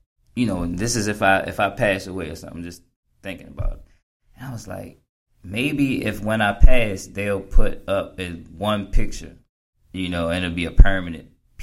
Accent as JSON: {"language": "English", "town": "Baltimore", "region": "Maryland", "country": "United States", "tie": "born or raised there", "said": "because when you're a child, first of all, growing up in Baltimore, like, you had to be tough."}